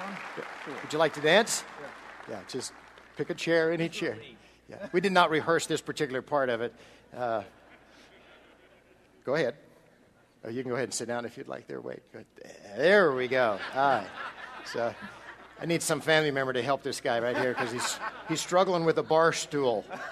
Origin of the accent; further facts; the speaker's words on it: Midwest, United States; I'm from the Midwest, so I'm accustomed